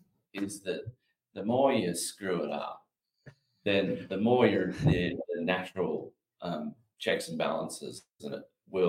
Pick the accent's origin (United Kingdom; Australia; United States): Australia; what I think as an Aussie investor is a fantastic opportunity as China slides and the US rises